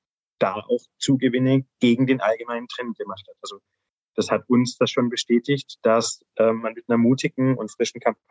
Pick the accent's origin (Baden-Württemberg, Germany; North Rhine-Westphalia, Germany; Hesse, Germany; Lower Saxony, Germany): Baden-Württemberg, Germany; ich bin aus Baden-Württemberg